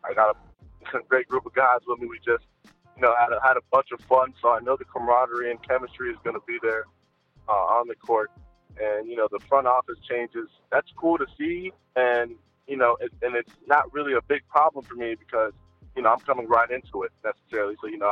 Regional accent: United States; Obviously, I'm from the States.

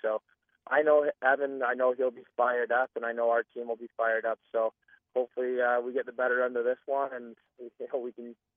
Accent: Orangeville, Ontario, Canada; obviously growing up in Orangeville, being a Rock fan

